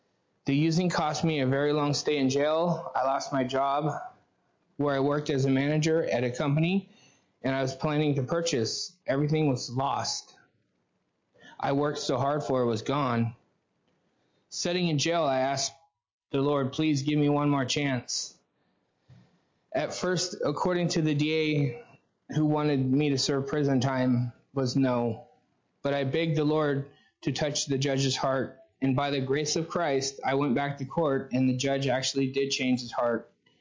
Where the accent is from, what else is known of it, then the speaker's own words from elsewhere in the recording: Salem, Oregon, United States; born there; I'm from Salem, Oregon. I was born there, but I wasn't raised there.